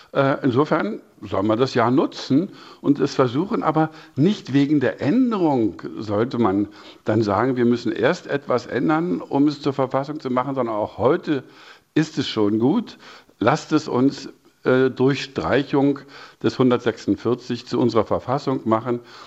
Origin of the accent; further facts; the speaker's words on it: East Germany, Germany; wenn wir dann auch alle als Ostdeutsche das Grundgesetz 35 Jahre haben